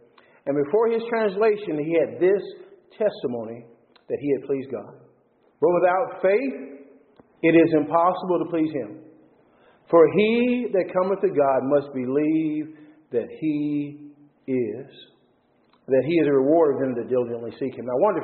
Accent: Texas, United States; born or raised there

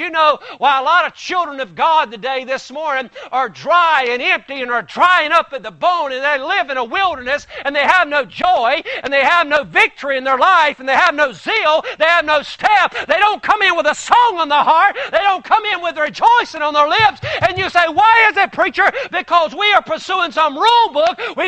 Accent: the South, United States; I was raised up in the South just like some of you were. And, you know, you're raised up in a certain way.

